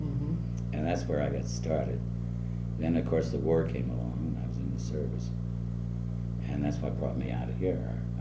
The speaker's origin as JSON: {"language": "English", "town": "Philadelphia", "region": "Pennsylvania", "country": "United States", "tie": "born there", "said": "I was born in Philadelphia in 1893, November 26th of 1893."}